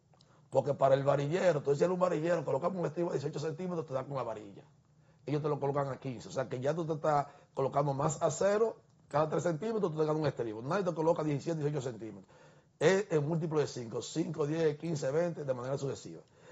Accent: San Francisco de Macorís, Duarte, Dominican Republic; Si tú vas al nordeste, que es donde yo soy, soy de San Francisco, hay una oficina.

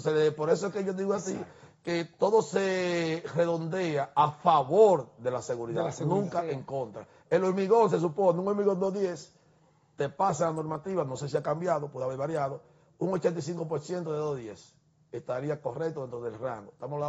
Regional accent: San Francisco de Macorís, Duarte, Dominican Republic; Si tú vas al nordeste, que es donde yo soy de San Francisco, hay una oficina.

